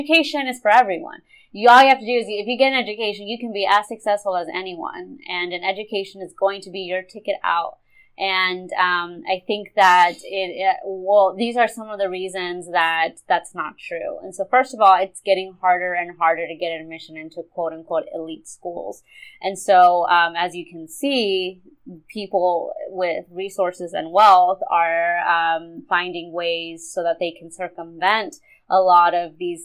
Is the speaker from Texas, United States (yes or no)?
yes; Texas, United States; In the state that I went to, I'm from Texas